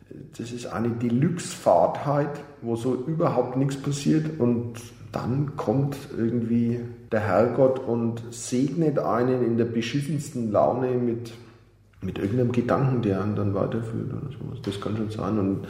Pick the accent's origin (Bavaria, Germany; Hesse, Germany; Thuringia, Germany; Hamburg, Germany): Bavaria, Germany; accent: Franconian; da war es immer schwierig mit meinem fränkischen Dialekt.